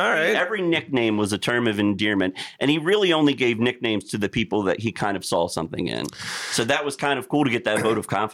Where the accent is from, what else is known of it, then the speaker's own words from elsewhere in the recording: Maryland, United States; I am not. All right. I am hardcore from Maryland.